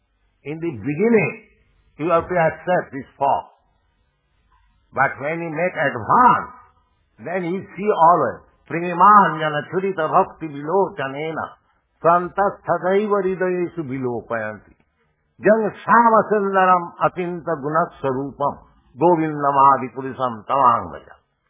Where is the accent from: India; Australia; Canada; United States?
India; as soon as he understood that I am from India, India is very poverty stricken, yes.